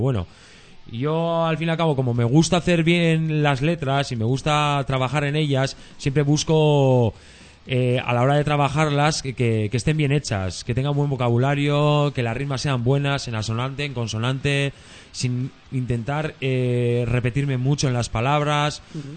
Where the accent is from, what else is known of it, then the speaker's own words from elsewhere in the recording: Bermeo, Basque Country, Spain; first language Basque; Spanish is a second language; Mi idioma natal es euskera, yo castellano he aprendido en la calle con 9 años.